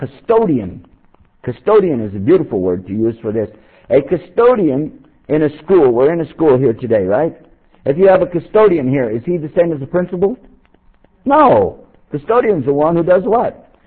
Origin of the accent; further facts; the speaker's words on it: Texas, United States; because, you know, I'm from Texas. We can't help it. Built in excuse.